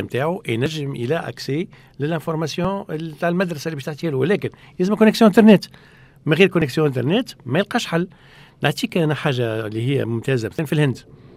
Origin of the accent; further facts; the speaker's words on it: Tunisia; احنا عندنا في تونس التكنولوجي اللي تعلمناها من الامريكان وحطيناها